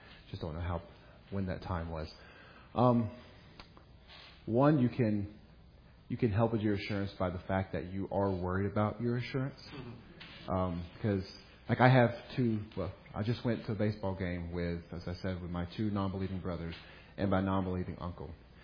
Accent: United States; And I am a proud American

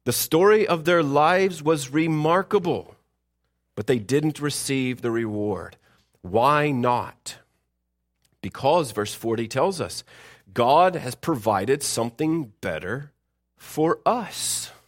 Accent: the South, United States; that status quo evangelical-like Christianity that we grow up with, particularly me growing up in the South.

